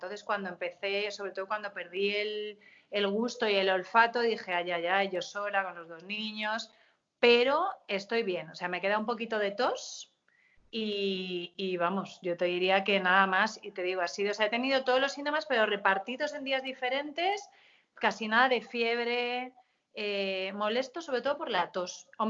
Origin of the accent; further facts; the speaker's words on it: Lloret de Mar, Catalonia, Spain; now in Madrid, Spain; Radio Marina era la radio que yo escuchaba en mi pueblo, en Lloret de Mar, sí. De pequeña.